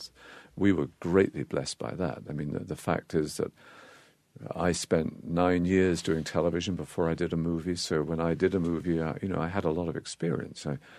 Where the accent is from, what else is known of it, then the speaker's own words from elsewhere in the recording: England, United Kingdom; I grew up in England.